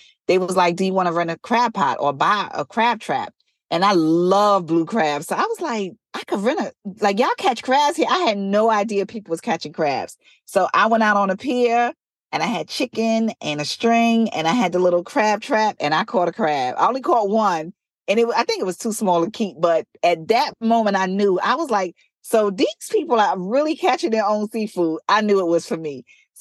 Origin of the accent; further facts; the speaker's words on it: Brooklyn, New York, United States; now in Virginia, United States; So I'm originally a city girl. I'm from Brooklyn, East New York. I grew up very fast paced. New York is very populated.